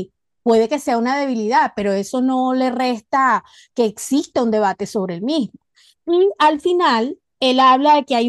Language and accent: Spanish; Venezuela; como en mi caso, soy venezolana